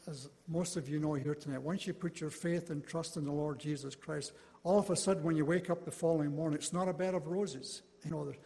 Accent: Scotland, United Kingdom; me growing up in Scotland

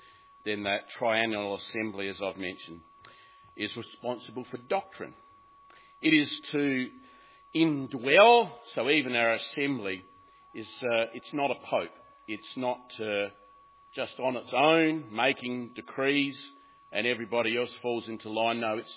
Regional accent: Australia; it's part of being an Australian.

